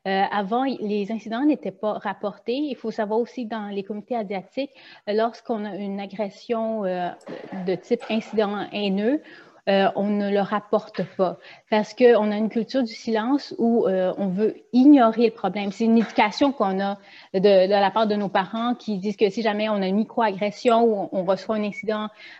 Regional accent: Montreal, Quebec, Canada; born there; je suis née à Montréal. Les personnes qui sont québécois d'origine asiatique, on a reçu une éducation qui est ici. Donc, on a un mix de valeurs québécoises et une identité aussi asiatique.

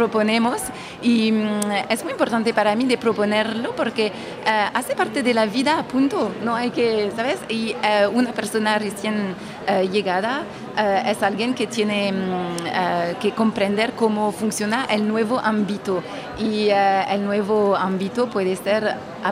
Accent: France; now in Montreal, Canada; Yo vengo de Francia y hace 7 años que vivo aquí en Montreal.

